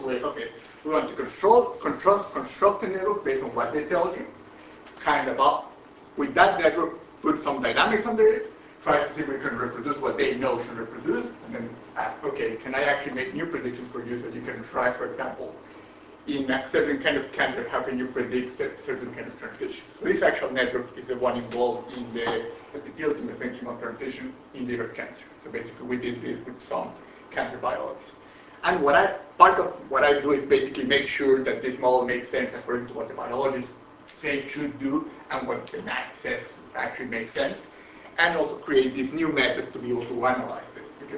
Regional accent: Mexico; English is a second language; now in United States; you may notice I have an accent, so I'm originally from Mexico, so that's where I did my undergrad in physics.

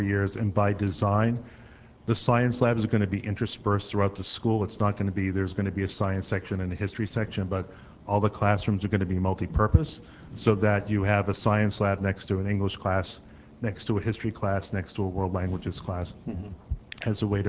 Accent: New York City, New York, United States; From New York City.

